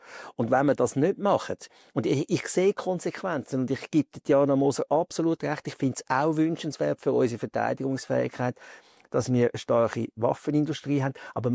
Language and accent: German; Switzerland; aber wir haben immer das Gefühl als Schweizer, wir können uns irgendwo durchwurschteln.